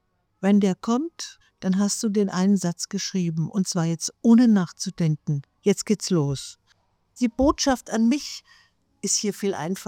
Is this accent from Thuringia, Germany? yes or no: no; Herzogenaurach, Bavaria, Germany; Und ich komme aus Mittelfranken, wie gesagt aus Herzogenaurach. Und die nächste größere Stadt ist Erlangen, eine Universitätsstadt, wo ich auch, wie es auch im Buch steht, ins Gymnasium gegangen bin.